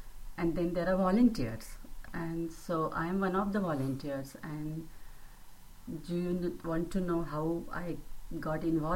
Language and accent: English; Mumbai, Maharashtra, India; moved away; Originally, I'm from Mumbai, India, and I'm living in this country for 43 years.